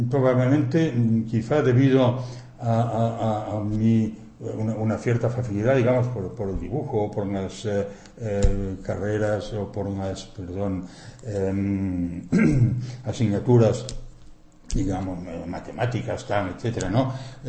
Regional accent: Sabadell, Catalonia, Spain; Yo soy de Sabadell, ¿no?

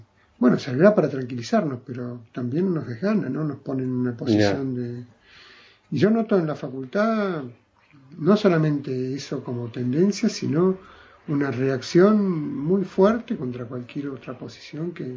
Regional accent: Buenos Aires, Argentina; De Buenos Aires.

